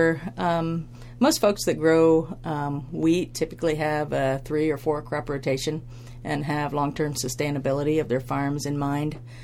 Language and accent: English; Fortville, Indiana, United States; I grew up in a little town in central Indiana known as Fortville. It's a one-stop light town. It's pretty small. My grandmother still lives there to this day in the house that my grandfather built, great-grandfather built, back in the mid-50s.